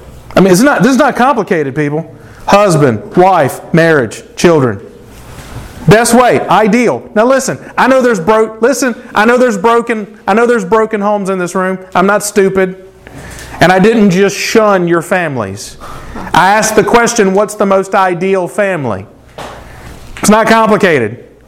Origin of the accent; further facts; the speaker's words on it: Mississippi, United States; I love my home state. I've lived 50 years in Mississippi. I've been all over the world, but I've lived in Mississippi my whole life.